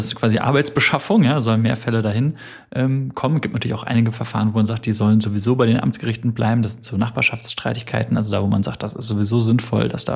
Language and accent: German; Hesse, Germany; wie man in meiner Heimat in Hesse sagt